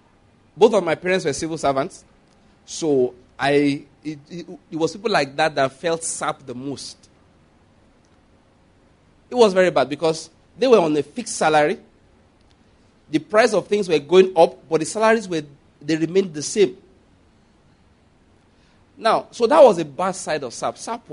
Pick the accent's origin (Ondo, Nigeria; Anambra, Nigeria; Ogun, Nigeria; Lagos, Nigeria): Ondo, Nigeria; because I come from Ondo State where there's a lot of cash crop, you know, cocoa, there's plenty of it there.